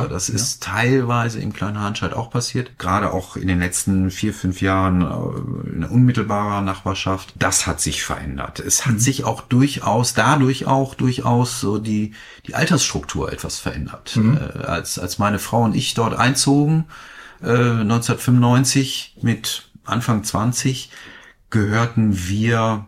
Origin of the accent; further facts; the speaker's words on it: Werden, North Rhine-Westphalia, Germany; born there; Geboren wurde ich in Werden im Krankenhaus tatsächlich.